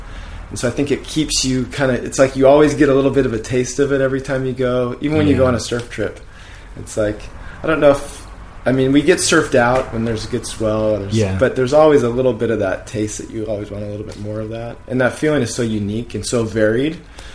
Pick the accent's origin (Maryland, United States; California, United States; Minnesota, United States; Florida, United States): California, United States; Orange; So I grew up in Orange, city of Orange, which is like 30 minutes from the beach.